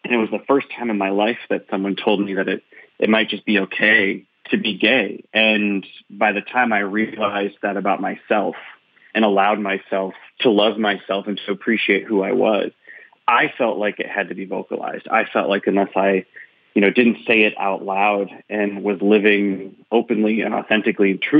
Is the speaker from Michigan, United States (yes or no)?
yes; Michigan, United States; When I was young, growing up in Northern Michigan, whether it was the government or my church or my peers or the social groups that I was